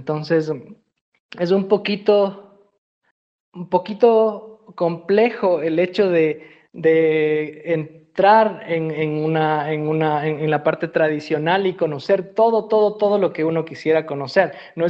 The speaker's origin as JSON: {"language": "Spanish", "country": "Ecuador", "tie": "born there", "said": "que me recuerda mucho a mi país natal, Ecuador"}